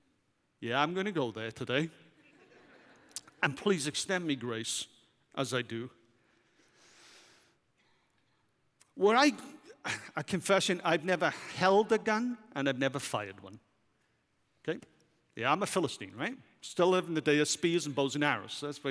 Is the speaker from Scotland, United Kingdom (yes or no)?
no; Wales, United Kingdom; But for me as a Welshman, you just don't do that.